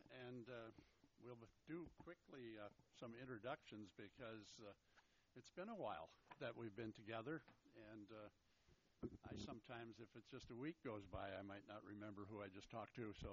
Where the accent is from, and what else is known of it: Rochester, Minnesota, United States